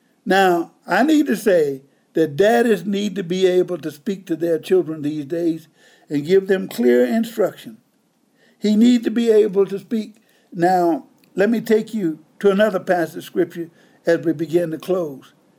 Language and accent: English; Byhalia, Mississippi, United States; I was born and raised on plantation in Bahia, Mississippi. And if you know where Memphis is, it's about 20 miles, maybe 15 to 20 miles southeast of Memphis, Tennessee.